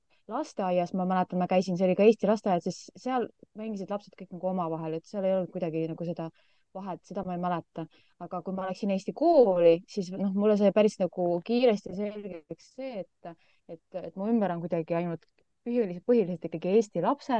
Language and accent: Estonian; Tallinn, Harju County, Estonia; ma olen tallinlane. Ja. Mul ei ole probleemi elada kuskil mujal, aga Lasnamägi kuidagi praegu veel hoiab mind enda kütkes